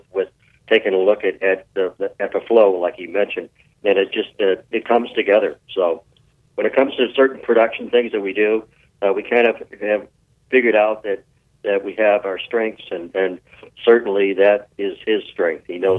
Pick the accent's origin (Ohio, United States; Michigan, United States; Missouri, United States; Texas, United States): Missouri, United States; St. Louis; moved away as an adult; I grew up in St. Louis, Missouri, and about when I was 33, got married, moved up to Fargo